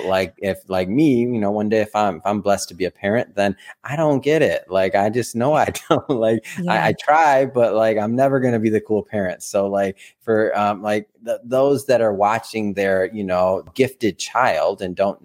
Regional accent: Detroit, Michigan, United States; I mean, I'm from Michigan. I'm from Detroit.

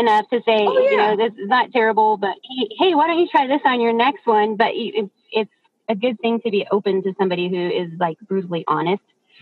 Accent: Colorado, United States; I grew up in Colorado, and the population has just exploded there over the years.

